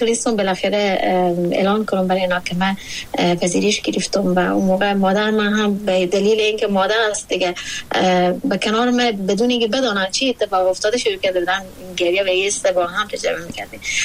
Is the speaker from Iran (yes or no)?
no; Afghanistan